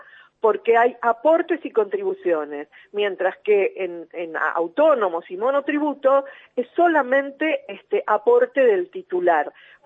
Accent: Argentina; Tenemos que pensar que somos argentinos.

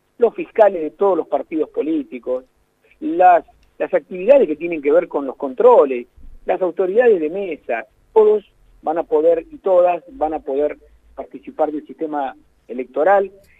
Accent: Rosario, Santa Fe, Argentina; me pega fuerte porque yo soy rosarino y santafesino, por supuesto

